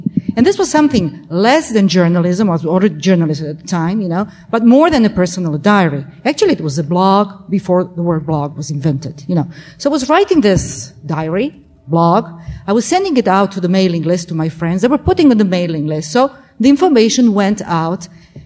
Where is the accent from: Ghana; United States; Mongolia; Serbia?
Serbia; and I come from Serbia.